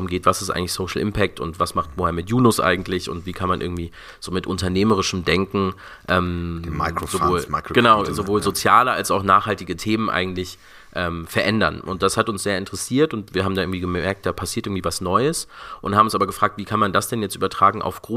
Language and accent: German; Frankfurt, Hesse, Germany; in Frankfurt, wo ich groß geworden bin.